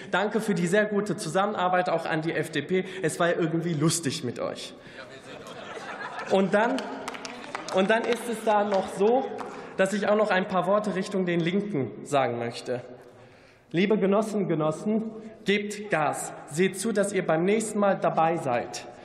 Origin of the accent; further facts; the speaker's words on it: North Rhine-Westphalia, Germany; Wie einige von Ihnen wissen, bin ich in NRW im alten Zechenviertel aufgewachsen